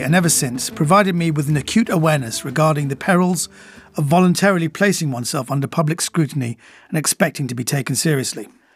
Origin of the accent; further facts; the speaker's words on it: United Kingdom; born there; as a British-born Iranian, often feeling an outsider.